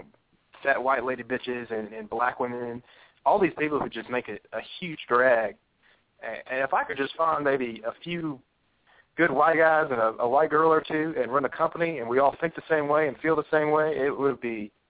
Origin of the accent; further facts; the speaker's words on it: Atlanta, Georgia, United States; Yeah, I grew up in Atlanta. Yeah, I went to Martin Luther King High School